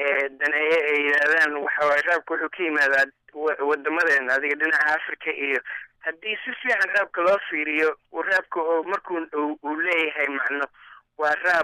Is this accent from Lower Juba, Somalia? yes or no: no; Mogadishu, Banaadir, Somalia; Soomaaliya waa meel aad iyo waa waddankeygii, waa aada waa igu weyn tahay, waa meel aan ku koray, waa ku dhashay Muqdisho aan ku koray